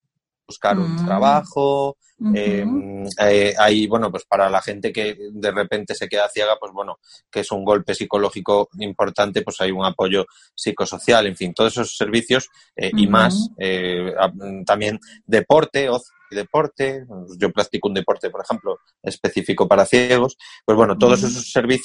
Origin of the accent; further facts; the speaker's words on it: Galicia, Spain; moved away as an adult; now in Zaragoza, Spain; se vive bien aquí en Zaragoza. Me vine desde Galicia a estudiar y ahora estoy trabajando aquí en Zaragoza. Y bueno, y llevo ya 20 años